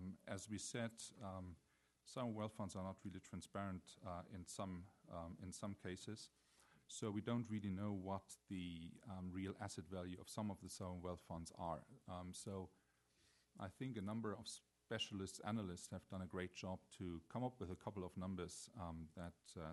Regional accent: Germany; I'm from Germany.

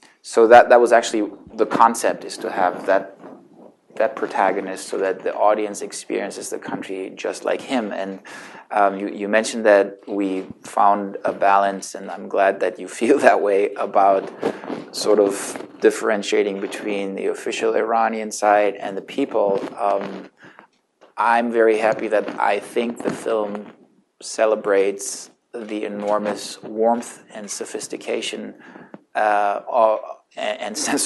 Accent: Germany; And I come from Germany, and in Germany, immigration is very different from America.

